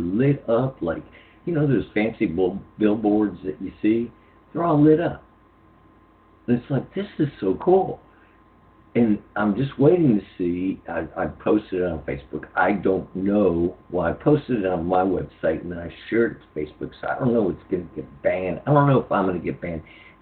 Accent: Memphis, Tennessee, United States; I'm looking at my hometown newspaper here, the Southern Standard, right? in Memphis, Tennessee. That's where I'm from.

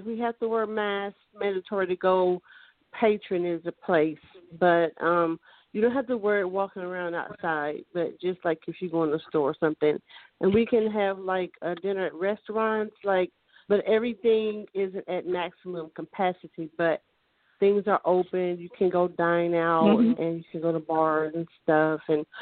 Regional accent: Kentucky, United States; also born or lived in Lexington; now in Nicholasville, United States; I'm from Kentucky.

